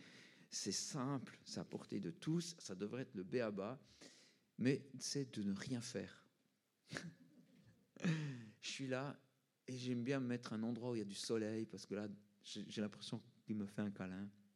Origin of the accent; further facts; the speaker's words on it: Switzerland; Parce que je viens de Suisse, c'est les commissions chez vous